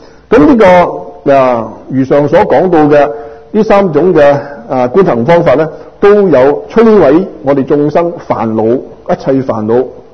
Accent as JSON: {"language": "Cantonese", "town": "Dongguan", "region": "Guangdong", "country": "China", "said": "咁啱佢又係東莞人，我係東莞人"}